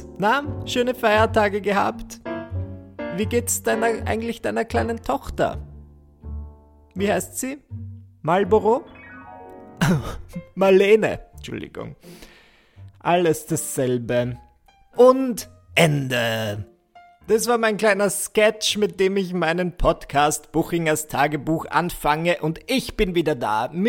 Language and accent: German; Mühlendorf, Burgenland, Austria; now in Vienna, Austria; Ich fahre ja sonst immer in meine Heimatgemeinde Mühlendorf im Burgenland und verbringe das Weihnachtsfest mit meiner Family. Und so als kleiner Kontext, Mühlendorf ist von Wien 40 Minuten entfernt.